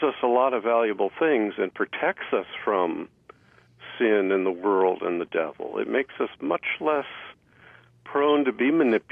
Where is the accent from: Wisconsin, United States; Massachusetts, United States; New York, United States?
Wisconsin, United States; Milwaukee; when I grew up in Wisconsin in the 50s, I was telling my church, I had a Good Friday service at my church yesterday, and when I was growing up in Milwaukee, everything was closed on Good Friday.